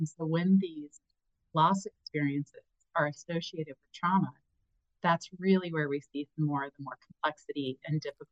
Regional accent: Midwest, United States; whereas in my day and age, we did tornado drills. I'm from the Midwest as well.

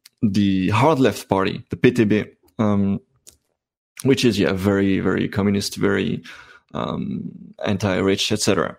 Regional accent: Brussels, Brussels-Capital Region, Belgium; That's my culture. I'm from Brussels. I speak both.

